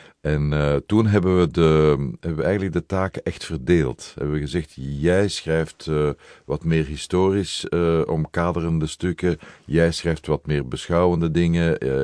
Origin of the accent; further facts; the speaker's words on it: Brussels, Belgium; Nee, ik ben Brusselaar. Ik ben een echte Brusselaar.